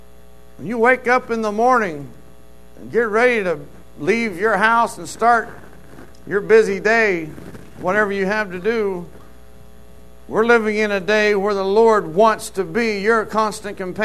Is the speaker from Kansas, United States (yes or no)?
yes; Wichita, Kansas, United States; from Wichita, Kansas.